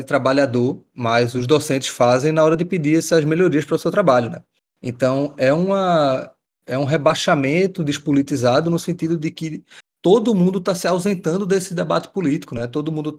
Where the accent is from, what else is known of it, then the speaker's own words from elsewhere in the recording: Recife, Pernambuco, Brazil; Sou aqui de Recife, professor do IFPE.